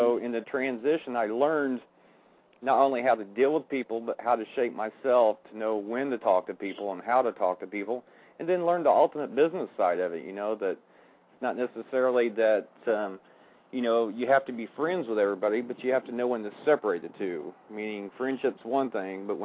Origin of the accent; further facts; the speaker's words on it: Illinois, United States; born there; I was born in the Midwest in a little town in the southern part of Illinois, about 5,000 population.